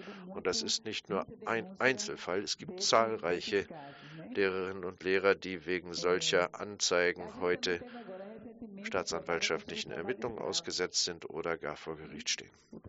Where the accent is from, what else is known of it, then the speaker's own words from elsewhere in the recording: Brazil; Bei uns in Brasilien.